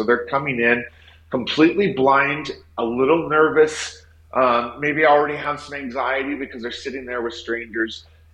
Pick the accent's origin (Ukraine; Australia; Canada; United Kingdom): Canada; now in United States; I'm from Canada. I moved down to the U.S. in 2021